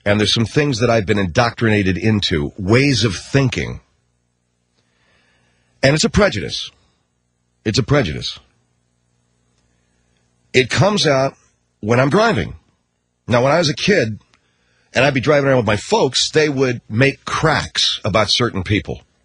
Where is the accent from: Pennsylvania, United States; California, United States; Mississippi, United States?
California, United States; Los Angeles; I grew up in Los Angeles. The only reason why I bring that up is because it's the only reason why I'm here. If I didn't grow up here, I wouldn't be here.